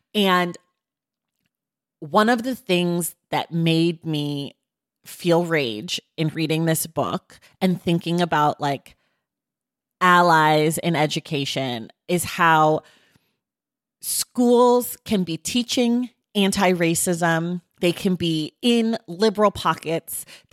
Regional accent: United States; born there; I am an American. I was born in America. I was raised by people who were born in America.

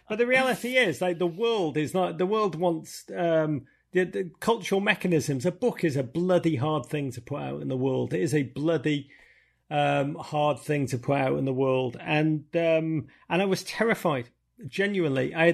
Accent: Los Angeles, California, United States; You know, I grew up in LA and I love ….

